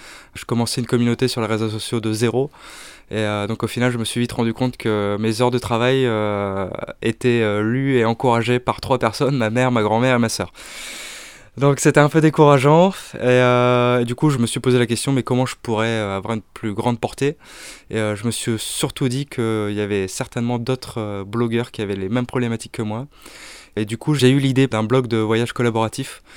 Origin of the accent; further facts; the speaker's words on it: Lille, Hauts-de-France, France; Donc j'ai 30 ans, je suis originaire de Lille. J'ai un parcours assez classique, école de commerce. J'ai vécu un an aux États-Unis quand j'avais 17 ans.